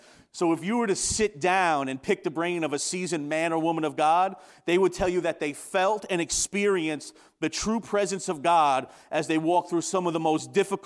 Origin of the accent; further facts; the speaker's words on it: New York, United States; As you could tell by my accent, I'm not from Western New York. I grew up in a small town of 55,000 people on Long Island.